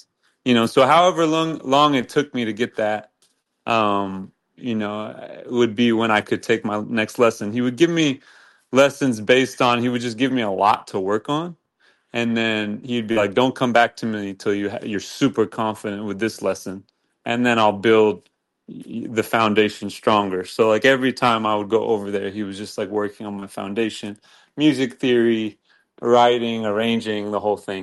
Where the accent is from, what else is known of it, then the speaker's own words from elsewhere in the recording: Texas, United States; moved away as an adult; also born or lived in New York; I grew up in Texas originally, but I moved to New York when I was 18 and cut my teeth there and went to school there, to college, and then was on the scene.